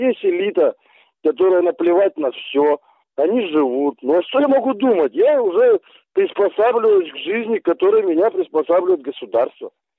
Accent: Krasnoyarsk, Krasnoyarsk Krai, Russia; Понимаете, я вообще красноярец, по факту.

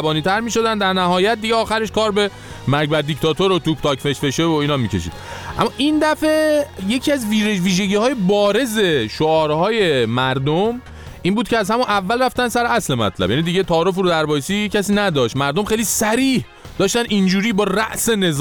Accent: Iran; اینجا خارجی ها وقتی میفهمن ما ایرانی هستیم

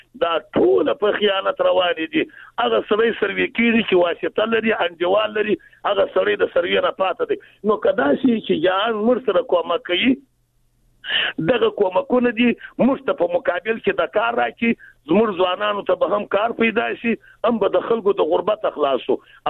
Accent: Jowzjan, Afghanistan; زه د بغلان نه یم جز جان نه یم

